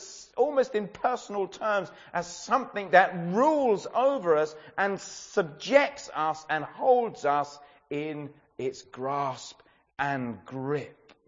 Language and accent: English; England, United Kingdom; And well, as English people, we love a problem.